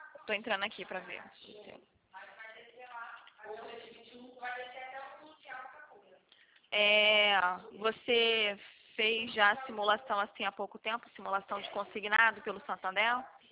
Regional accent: Rio de Janeiro, Brazil; aqui no Rio, que eu sou daqui do Rio, né?

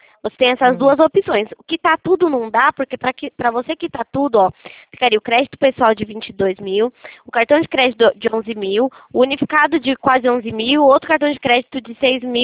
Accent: São Paulo, Brazil; eu não sou de Brasília, sou de São Paulo.

